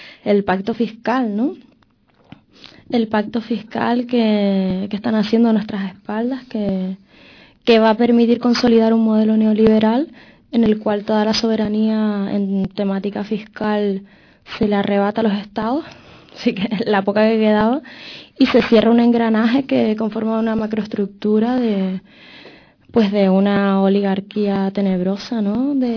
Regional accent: Canary Islands, Spain; yo soy chiquitita, soy una mujer de Canarias, voy a ir al centro de Europa

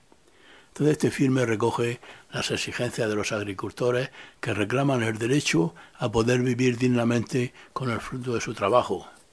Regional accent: Region of Murcia, Spain; yo como murciano le traje simientes autóctonas de la región

